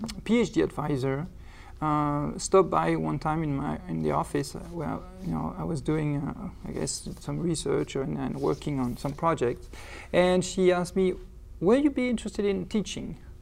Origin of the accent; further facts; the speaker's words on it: Gien, Centre-Val de Loire, France; also born or lived in Dinan / Saint-Nazaire; Well, I was born in Dinan, and then we moved to a city called Gien.